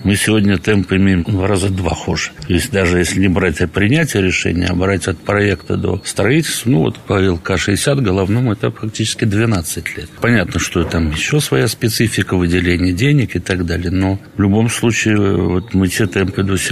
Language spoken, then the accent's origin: Russian; Belarus; я родом из Беларуси